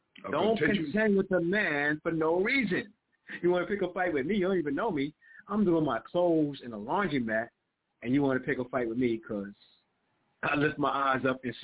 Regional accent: New York, United States; I grew up in Harlem, son, and my friend in junior high school was driving around in a Porsche.

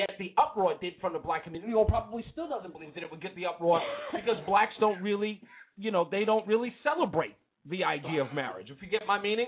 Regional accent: New York City, New York, United States; I'm from Hollis, Queens.

